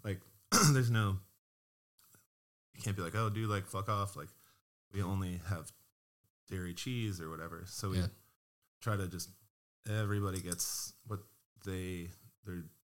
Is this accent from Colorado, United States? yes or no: no; Pennsylvania, United States; moved away as an adult; now in Portland, United States; I'm the same boat. 40-year-old buck. I'm from Pennsylvania.